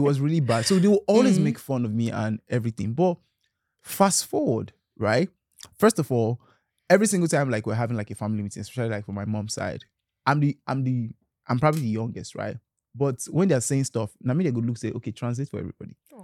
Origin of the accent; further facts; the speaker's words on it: Asaba, Delta, Nigeria; So, my mom and I moved to Asaba, where she's from, since I was probably like six, right? So, growing up in Asaba, growing up in that environment, one thing I picked up was learning how to speak Igbo, right?